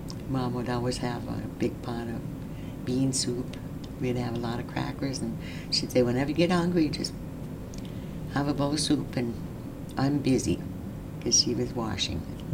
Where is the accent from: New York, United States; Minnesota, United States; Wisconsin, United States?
Minnesota, United States; Nett Lake; also born or lived in Bemidji; Right here in Net Lake. Everyone around here is my friend. This has always been home to me.